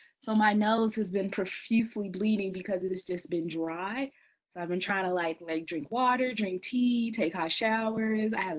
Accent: Chicago, Illinois, United States; So growing up in Chicago, we lived in a pretty rough neighborhood, but it was pretty nice, meaning that everybody in my family lived in the same building.

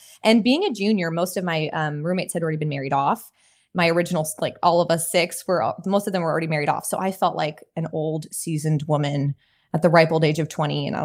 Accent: California, United States; Like, I wanted to be a little bit, you know, I'm from California.

